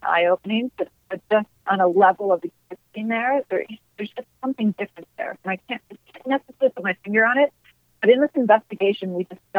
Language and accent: English; Midwest, United States; I'm from the Midwest, right? So I'm used to the kind of landscape that is and looks like and all that kind of stuff.